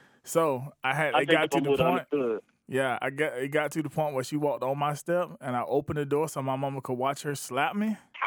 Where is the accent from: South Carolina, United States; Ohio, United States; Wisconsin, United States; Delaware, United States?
South Carolina, United States; Batesburg-Leesville; even though I'm from Batesburg, Leesville, South Carolina, and being from a small town yourself